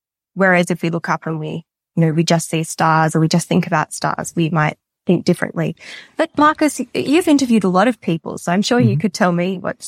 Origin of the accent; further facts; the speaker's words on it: Sydney, New South Wales, Australia; I am from Sydney in Australia.